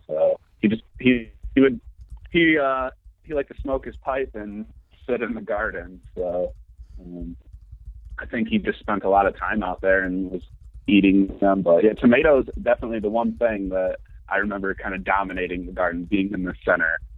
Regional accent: Dearborn, Michigan, United States; So, Dearborn. I'm from Dearborn, which is right outside of Detroit. It's suburban.

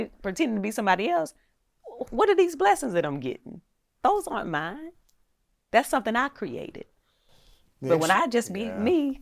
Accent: Eden, North Carolina, United States; I'm enough just as I am from Eden, North Carolina.

